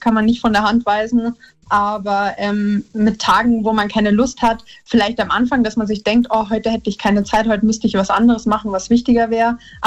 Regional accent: Rosenheim, Bavaria, Germany; Ich bin aus Rosenheim in Bayern und höre euch tatsächlich ganz oft.

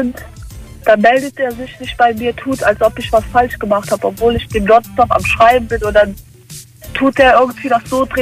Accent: Limburg, Hesse, Germany; Ich komme aus Limburg.

